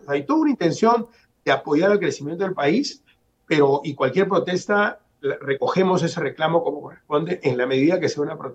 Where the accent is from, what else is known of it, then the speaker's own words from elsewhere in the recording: Peru; O sea, yo pienso como peruano y trato de acercarme a las regiones para generar oportunidades.